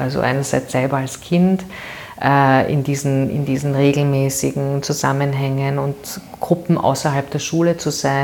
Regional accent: Vienna, Austria; ich bin eine Währingerin und sehr glücklich, eine Währingerin zu sein und hier geboren zu sein. Ich bin in der Gänzgasse aufgewachsen, im Buwok-Bau.

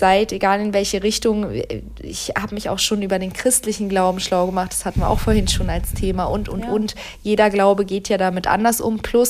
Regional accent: Turkey; ich komme ja aus der Türkei, aus so einem schönen Bergdorf, ohne Anschluss irgendwas, ne, hier Wasser ziehen aus dem Brunnen

